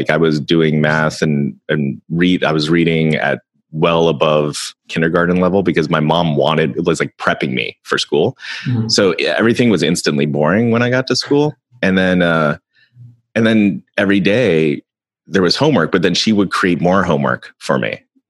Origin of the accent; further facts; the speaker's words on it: Seattle, Washington, United States; also born or lived in Virginia; So I was actually born in, I was born in Virginia when my dad was in the military. And then we moved up here when I was about two, to Seattle.